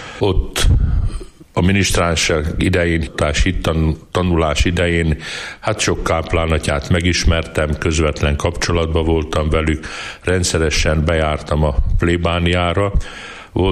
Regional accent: Székesfehérvár, Fejér, Hungary; born there; Én 1953-ban Székesfehérváron születtem.

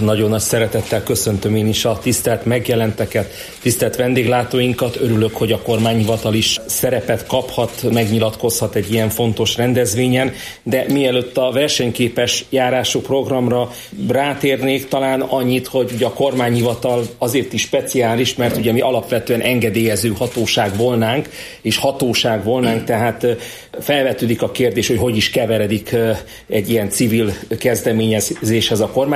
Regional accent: Miskolc, Borsod-Abaúj-Zemplén, Hungary; hiszen borsodiként, miskolciként én mindig örülök, hogyha bármilyen forrás a kis hazánkba, szűkebb pátriánkba érkezik

